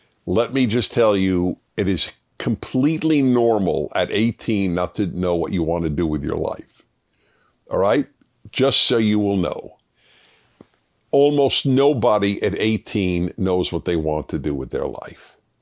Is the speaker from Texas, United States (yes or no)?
yes; Houston, Texas, United States; I am from Houston, Texas. I am a Christian